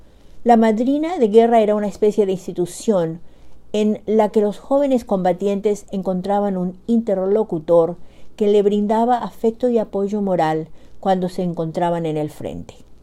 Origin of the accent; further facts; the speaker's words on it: Paraguay; now in Bedford, United States; nuevamente llego hasta ustedes desde Bedford, Massachusetts, con otro cuento de la producción narrativa de mi tierra natal, Xeretamí, Paraguay, país situado en el corazón de América